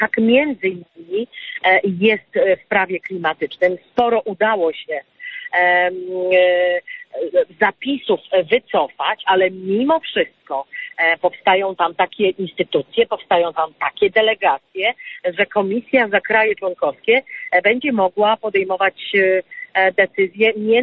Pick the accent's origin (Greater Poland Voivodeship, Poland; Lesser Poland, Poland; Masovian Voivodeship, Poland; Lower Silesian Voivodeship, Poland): Lower Silesian Voivodeship, Poland; Ja pochodzę z okręgu wałbrzyskiego, gdzie decyzją polityczną zamknięto kopalnie wszystkie.